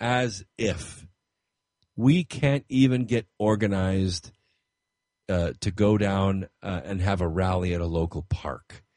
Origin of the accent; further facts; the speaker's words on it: North Carolina, United States; we made the case for our state, for North Carolina